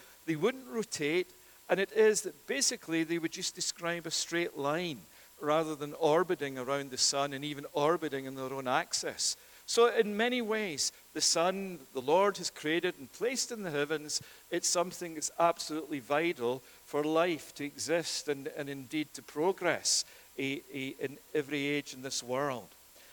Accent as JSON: {"language": "English", "region": "Scotland", "country": "United Kingdom", "said": "I would say that because I'm from Scotland. And it is that Scotland is the place of horizontal rain."}